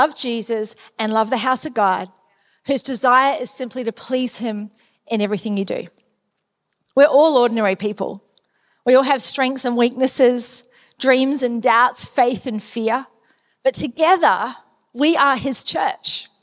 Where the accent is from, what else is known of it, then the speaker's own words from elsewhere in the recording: New Zealand; accent: New Zealand; I am a Kiwi, so if you hear a little bit of an accent poke out every once in a while, that's why.